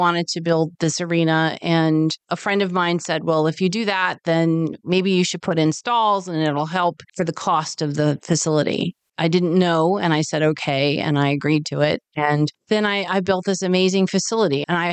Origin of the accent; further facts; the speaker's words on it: Ashton, United States; Where I grew up in Ashton